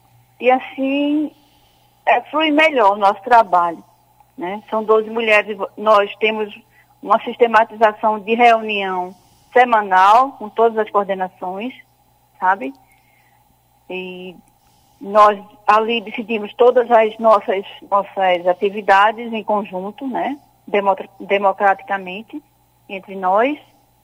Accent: Pernambuco, Brazil; Eu sou aqui de Pernambuco

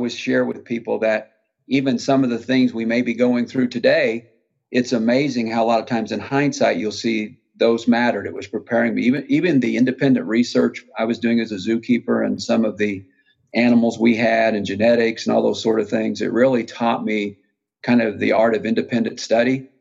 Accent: the Ozarks, United States; I was born and raised in the Ozarks

